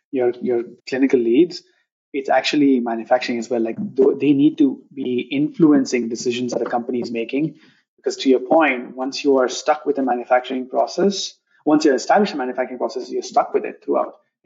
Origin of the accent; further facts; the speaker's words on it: India; so I'm from India, so I want to see these therapies actually reach that part of the world.